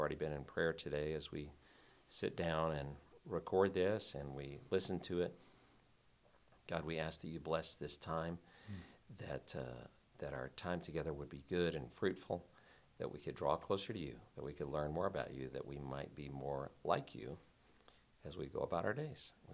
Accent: Texas, United States; Well, growing up in Texas

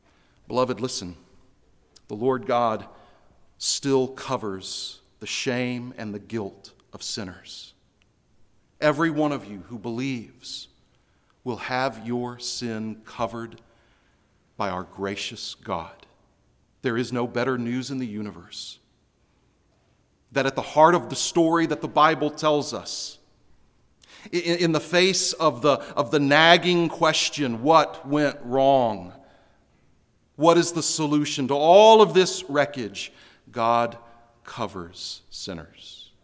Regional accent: Houston, Texas, United States; I was raised in Houston, Texas. It's a hot, kind of a semi-tropical environment. We had a fig tree in our backyard.

